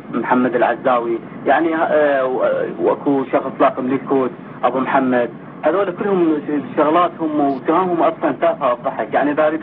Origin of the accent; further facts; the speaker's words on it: Iraq; now in United States; لكن أنا قرار خروج من العراق مو بس على مود نفسي، على مود أطفالي أمين وعائلتي